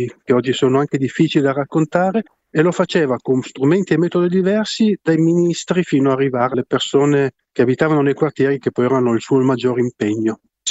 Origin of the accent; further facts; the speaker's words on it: Milan, Lombardy, Italy; Io sono sardo, però sono nato e cresciuto qua, quindi non gli ho perse tutte le parole.